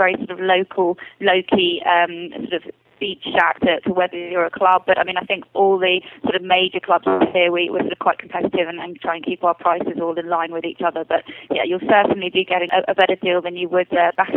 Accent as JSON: {"language": "English", "region": "London", "country": "United Kingdom", "lives_now": "Phuket, Thailand", "said": "But I've been here for 6 months, and obviously I'm from London."}